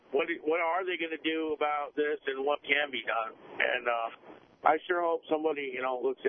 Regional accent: Florida, United States; I'm from Florida over there.

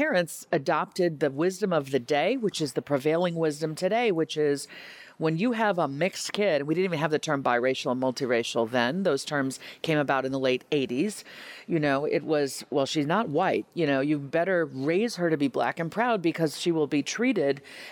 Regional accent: New York, United States; also born or lived in Madison, Wisconsin / Northern Virginia / Middleton, Wisconsin; Growing up in New York, outside of Manhattan, Madison, Wisconsin, Northern Virginia, and then Middleton, Wisconsin, there weren't many kids who looked like me.

